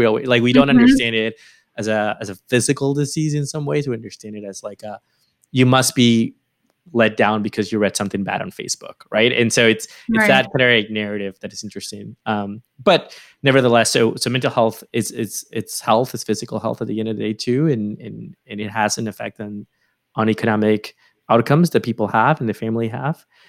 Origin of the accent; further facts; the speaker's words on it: Lima, Peru; now in United States; I am born and raised in Lima, so I'm actually an immigrant, but I've been living here for a while.